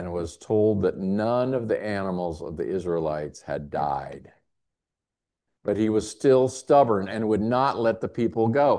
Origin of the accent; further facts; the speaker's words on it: Nebraska, United States; I come from Nebraska, and from end to end, east to west, it's 500 miles.